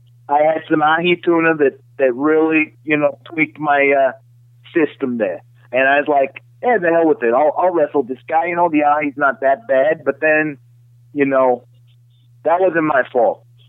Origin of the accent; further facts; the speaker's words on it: St. Lawrence Seaway, United States; This guy thinks I'm from Jersey. I'm from the St. Lawrence Seaway, bumpkin.